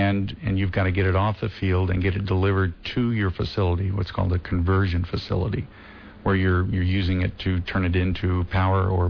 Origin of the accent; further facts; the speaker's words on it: Midwest, United States; now in California, United States; I grew up in the Midwest, and when I came to California, I thought I knew what agriculture was, but I just stood there in slack-jawed amazement.